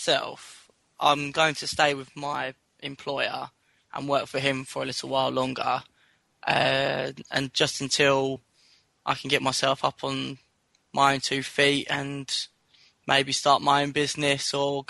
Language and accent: English; London, United Kingdom; I'm from London and I'm doing the plumbing course.